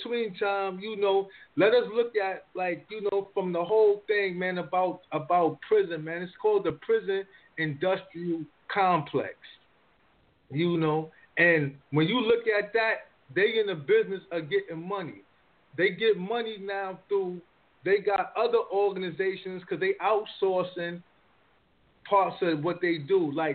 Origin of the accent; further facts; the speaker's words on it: New York, United States; I had to stop calling home because I was locked up in Virginia, but I'm from New York.